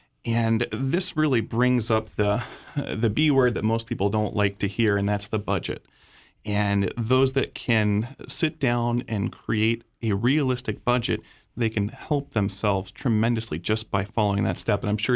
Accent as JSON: {"language": "English", "region": "Florida", "country": "United States", "tie": "born or raised there", "said": "I actually grew up right here in Southwest Florida. I was born in Charlotte County and went to school at UCF"}